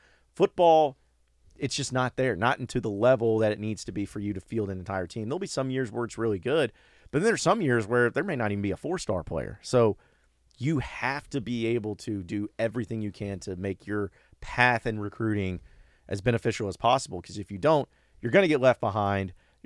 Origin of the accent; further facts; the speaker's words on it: Fayetteville, Arkansas, United States; And I'm from Northwest Arkansas. I'm from Fayetteville.